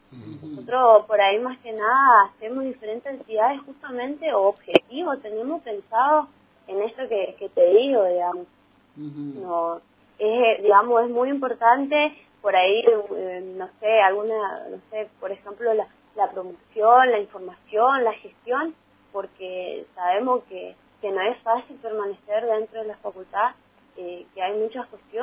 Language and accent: Spanish; Garupá, Misiones, Argentina; Yo soy de Arupá, de Santa Inés, y por ahí muchas veces la información no llega, es más porque no hay señal y cosas así